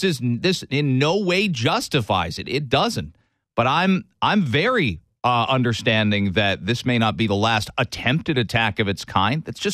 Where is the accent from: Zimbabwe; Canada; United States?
Canada; It's not the most emotional I've been as a Canadian